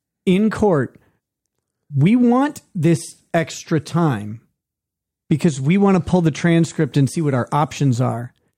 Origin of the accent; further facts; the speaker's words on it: Houston, Texas, United States; born there; I was born in Houston.